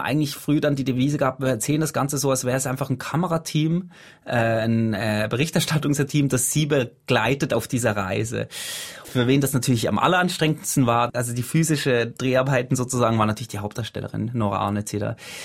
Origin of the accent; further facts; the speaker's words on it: Switzerland; Ich bin in der Schweiz aufgewachsen, ich kenne die Berge sehr gut